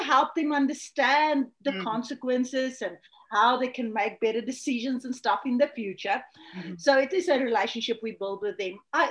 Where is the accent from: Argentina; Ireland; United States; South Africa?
South Africa; I'm from South Africa, like you said.